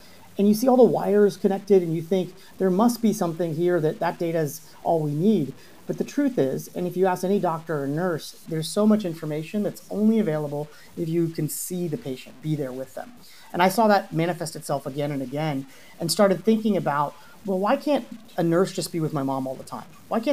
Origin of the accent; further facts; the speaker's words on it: Cincinnati, Ohio, United States; born there; moved away as an adult; I was born in Cincinnati, Ohio, moved out to the Valley during the first dot-com bubble transformation